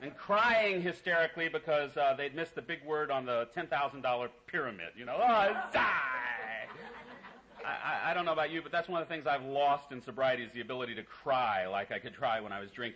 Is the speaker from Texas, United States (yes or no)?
no; Virginia, United States; I grew up in Virginia, and my father was in the service. We lived right next to Arlington Cemetery when he was working at the Pentagon